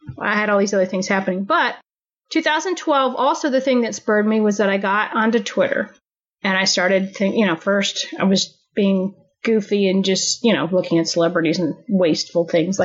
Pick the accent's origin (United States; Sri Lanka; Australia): United States; Maryland; also born or lived in East Coast; I grew up in Maryland and went to school. I've lived all up and down the East Coast.